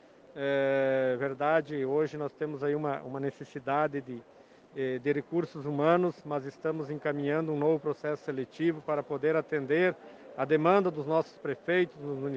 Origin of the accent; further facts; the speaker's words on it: Pinhal, Rio Grande do Sul, Brazil; aqui é o Alto Uruguai, eu sou lá do Médio Alto Uruguai, Pinhal, na região de Frederico, Palmeiras das Missões